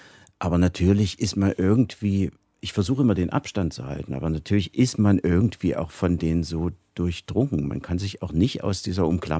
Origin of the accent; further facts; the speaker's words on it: Leipzig, Saxony, Germany; Wir sind in Leipzig groß geworden